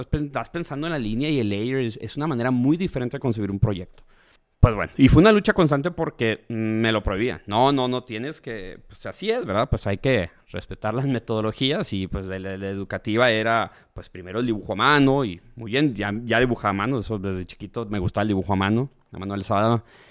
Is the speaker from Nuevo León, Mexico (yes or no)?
no; Nogales, Sonora, Mexico; Como somos de frontera, somos de Nogales, Sonora